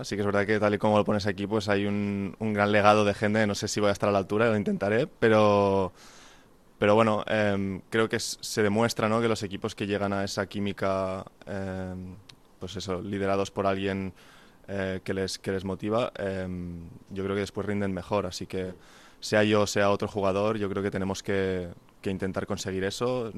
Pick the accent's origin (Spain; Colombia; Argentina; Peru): Spain; como yo como jugador español, pues intentar también traer esa parte como de comunidad un poco